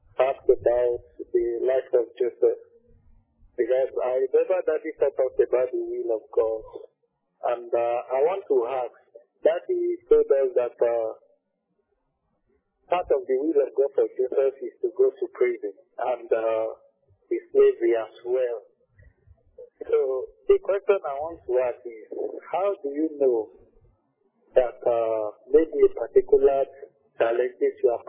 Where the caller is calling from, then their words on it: Lagos, Nigeria; I'm calling from Lagos.